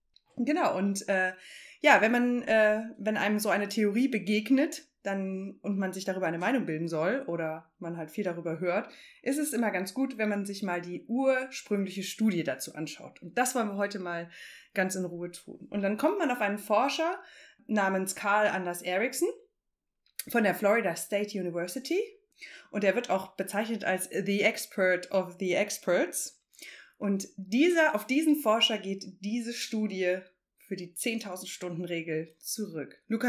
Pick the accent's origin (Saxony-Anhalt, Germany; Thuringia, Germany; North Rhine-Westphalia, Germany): Thuringia, Germany; Erfurt; Du sitzt in meiner alten Heimat in Erfurt